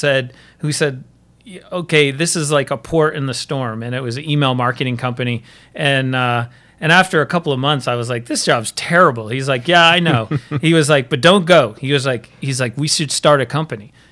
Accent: Vermont, United States; Well, I can move pretty quickly. I grew up in Vermont. I sort of begged, borrowed, and stole my way into Brown, graduated in 1992, pretty deeply in debt

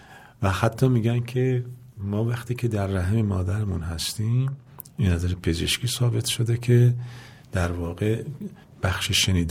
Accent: Iran; first language Persian; من وقتی حرف میزنم تازه شما میفهمید من ایرانی هستم، فارسی زبان هستم

